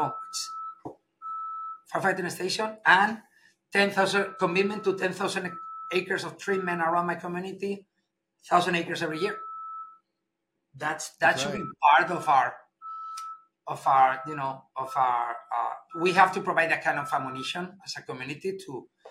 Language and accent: English; Spain; English is a second language; I come from Spain.